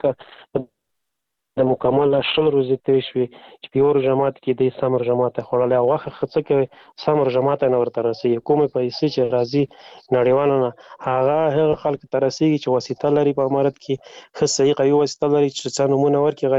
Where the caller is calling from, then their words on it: Afghanistan; افغانستان نه تماس نیول ده